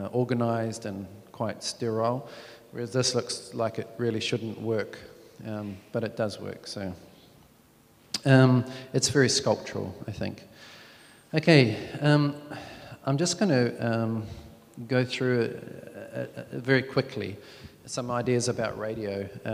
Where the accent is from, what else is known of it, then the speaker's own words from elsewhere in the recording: New Zealand; I'm from New Zealand.